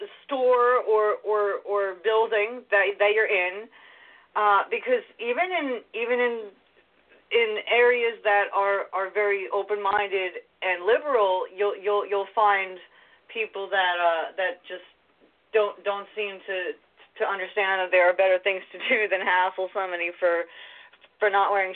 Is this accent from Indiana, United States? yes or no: no; Long Island, New York, United States; Yeah, well, I'm from Long Island, New York. I was born here and, I'm here right now